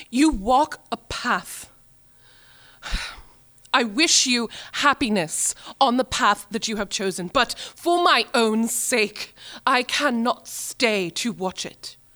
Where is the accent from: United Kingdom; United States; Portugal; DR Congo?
United States; Pittsburgh, Pennsylvania; I'm from the Pittsburgh area. I went to University of the Arts in Philadelphia and majored in acting. Now I'm back here.